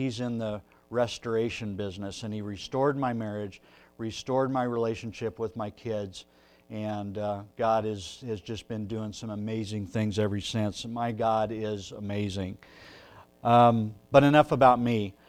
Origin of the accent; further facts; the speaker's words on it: Nebraska, United States; I'm from Nebraska. I was raised in a small town, small church, by a very godly family.